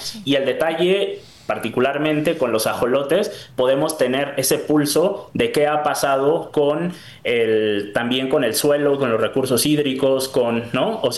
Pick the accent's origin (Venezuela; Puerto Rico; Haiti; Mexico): Mexico